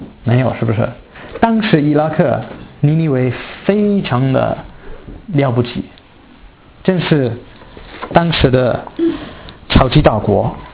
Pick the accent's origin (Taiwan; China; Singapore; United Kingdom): United Kingdom; Chinese is a second language; 我们英国人绝对不行了。